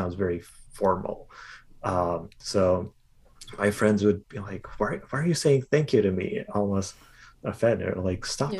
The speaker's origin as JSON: {"language": "English", "country": "India", "tie": "born or raised there", "moved": "yes", "lives_now": "Canada", "said": "growing up in India to not think too much of like saying the words to mean thank you. But that changed drastically when I moved to Canada"}